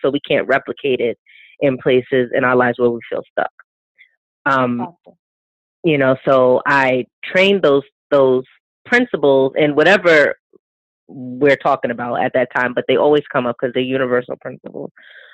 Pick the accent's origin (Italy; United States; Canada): United States; New York; originally it did start off as a more local club in New York, because I'm from New York.